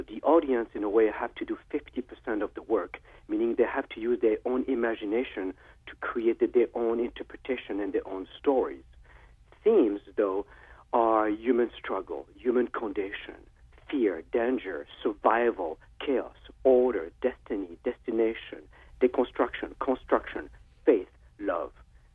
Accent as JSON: {"language": "English", "town": "Paris", "region": "Île-de-France", "country": "France", "tie": "born or raised there", "second_language": "English", "moved": "as an adult", "lives_now": "United States", "said": "You know, I grew up in Paris, France."}